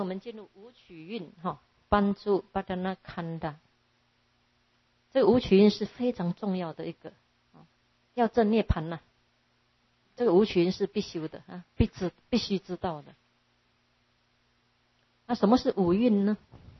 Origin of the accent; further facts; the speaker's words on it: China; 那我们中国人呢性根又比较强。慧根比较差